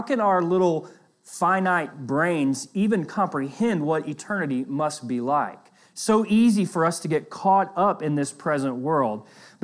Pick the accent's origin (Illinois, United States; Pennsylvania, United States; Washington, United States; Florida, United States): Florida, United States; I am from Northwest Florida, which is still part of Florida. I know I get picked on a little. I am a Floridian. I'm from the Northwest part of Florida on the Gulf Coast